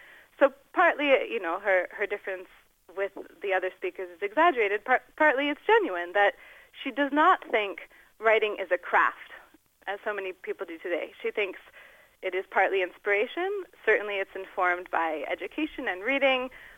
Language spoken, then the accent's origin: English; United States; and then I'm American, so I'm not... I probably shouldn't weigh in on that.